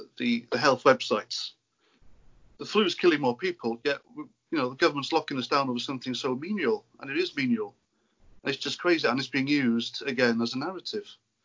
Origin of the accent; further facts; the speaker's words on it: Wales, United Kingdom; I'm a YouTuber. I'm from North Wales